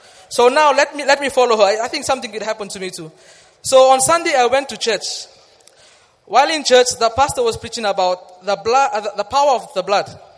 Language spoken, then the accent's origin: English; Fiji; I'm from a country called Fiji. It is really far from me and it's close to Australia. I'm from Fiji Islands and it is a very far away country. It is close to Australia.